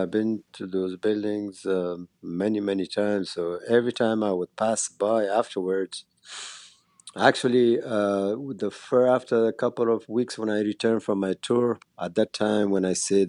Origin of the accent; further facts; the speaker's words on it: Afghanistan; moved away; they were very surprised that I kept this instrument alive all these years that I was away from Afghanistan.